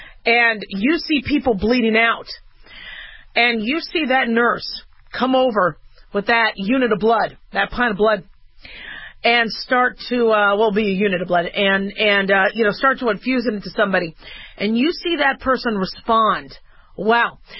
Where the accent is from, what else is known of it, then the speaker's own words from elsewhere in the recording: Phoenix, Arizona, United States; I remember growing up in Phoenix, city shut down by 11 o'clock.